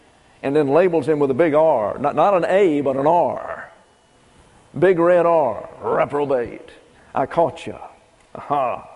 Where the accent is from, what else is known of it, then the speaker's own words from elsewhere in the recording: the South, United States; I grew up in the South, and there's every brand of Protestant theology down there.